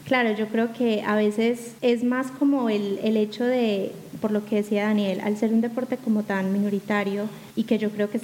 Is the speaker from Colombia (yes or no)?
yes; Colombia; now in Spain; Yo creo que porque vengo desde Colombia